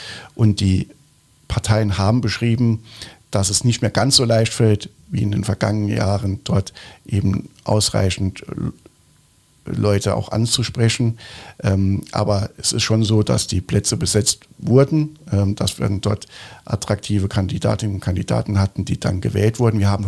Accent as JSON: {"language": "German", "region": "Saarland", "country": "Germany", "said": "Und nicht nur im Saarland, aber bei uns im Saarland trifft das dann natürlich besonders zu."}